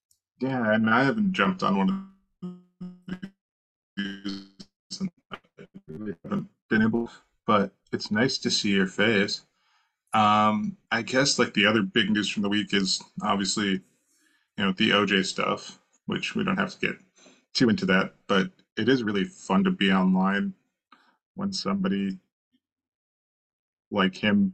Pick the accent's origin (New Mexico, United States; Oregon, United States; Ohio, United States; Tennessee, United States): Ohio, United States; Canton; I'm from Canton, Ohio, so I expect the Hall of Fame to do stuff like